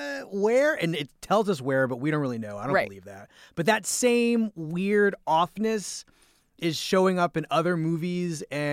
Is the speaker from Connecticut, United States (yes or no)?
no; Philadelphia, Pennsylvania, United States; also born or lived in New England; I was extra suffering because I lived in New England for 13 years, and I'm from Philadelphia.